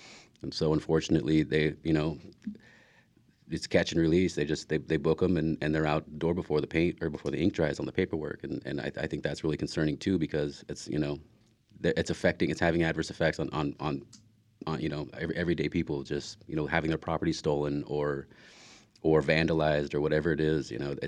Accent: Oregon, United States; me growing up in the Rogue Valley, you know, there hasn't really been a lot of representation for the youth.

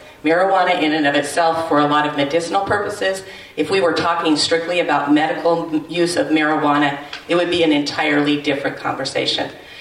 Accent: Homer, Alaska, United States; This part I know from growing up in Homer, Alaska.

